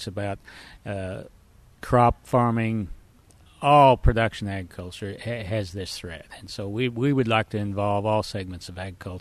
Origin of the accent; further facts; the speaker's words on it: Winfield, Kansas, United States; I'm from Winfield, Kansas, a small town about 12,000 south of Wichita, south central Kansas.